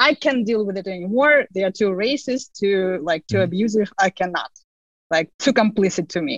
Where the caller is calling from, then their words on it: New York, United States; I'm calling from New York.